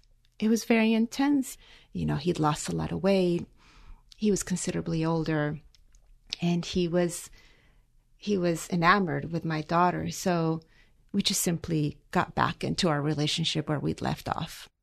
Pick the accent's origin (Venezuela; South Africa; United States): Venezuela; Caracas, Capital District; He still lives in Caracas. I was born in Caracas in 1976. By the time I was three, my parents divorced and I was raised by my mom.